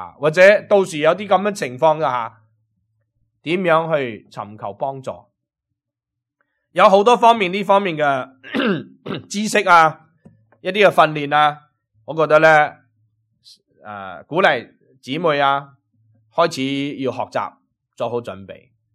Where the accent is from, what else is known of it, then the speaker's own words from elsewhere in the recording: China; 而且今次系我哋中国人嘅地方地震，系我哋中国人自己嘅同胞，自己嘅民族啊。